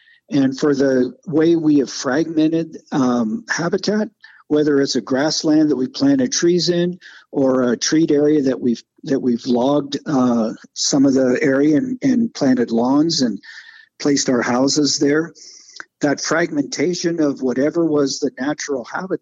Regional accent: Kansas, United States; meadowlarks always fascinated me as a kid growing up in Kansas.

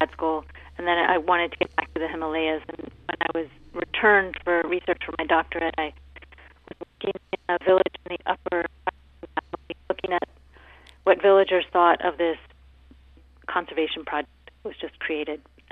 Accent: West Virginia, United States; And, you know, and I'm from West Virginia

